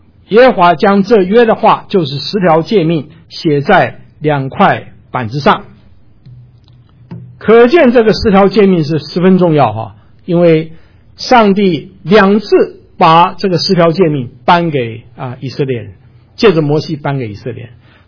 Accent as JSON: {"language": "Chinese", "country": "China", "said": "所以他基本上面的我们中国人想得出来的神他都拜啊"}